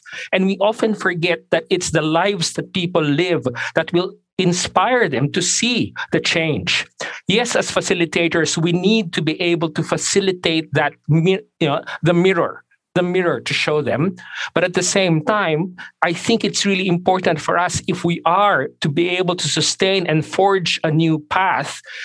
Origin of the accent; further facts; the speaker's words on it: Philippines; English is a second language; moved away as an adult; now in Australia; as a migrant here in Australia who was embraced as a Filipino who came here as a student more than 20 years ago.